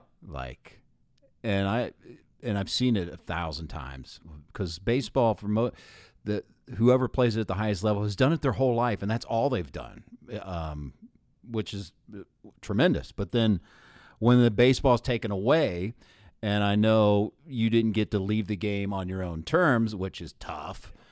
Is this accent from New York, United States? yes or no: no; Columbus, Ohio, United States; now in Loveland, United States; I'm from Columbus, actually.